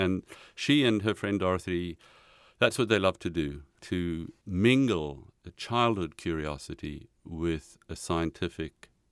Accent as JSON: {"language": "English", "country": "South Africa", "tie": "born or raised there", "said": "as a teenager growing up in South Africa. I'd come across the edge of the sea, and I lived on the edge of the sea, 10 minutes from the Indian Ocean."}